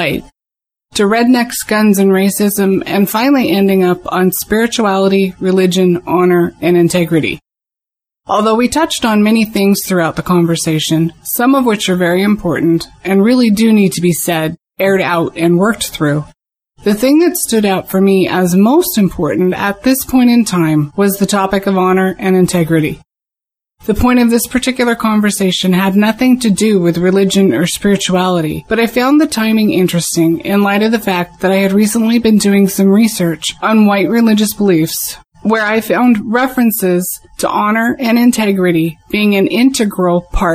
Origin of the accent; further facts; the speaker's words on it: Seattle, Washington, United States; from Seattle.